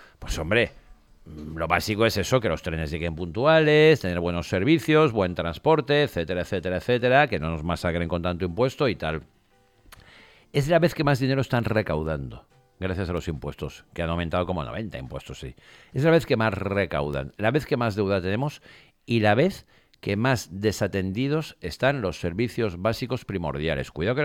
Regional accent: Spain; Y con los chungos que somos los españoles

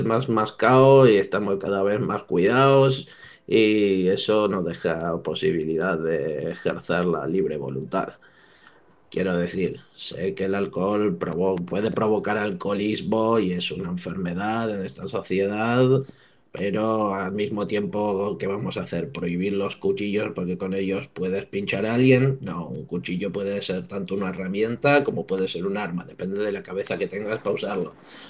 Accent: Benaguasil, Valencian Community, Spain; de Benaguasil

